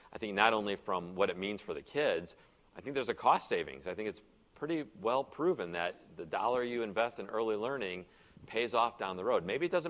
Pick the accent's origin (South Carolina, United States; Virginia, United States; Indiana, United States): Indiana, United States; I'm from Northwest Indiana. I don't know if you know anything about Northwest Indiana, but you know, I might not look it, but we're pretty tough up there.